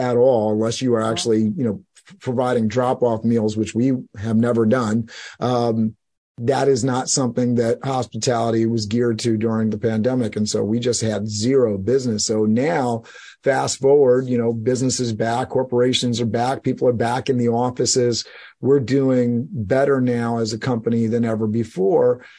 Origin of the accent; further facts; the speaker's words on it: New York City, New York, United States; I was raised in New York City, and they talk about New York City in the sense that, you know, if you're raised there, you can live anywhere, right?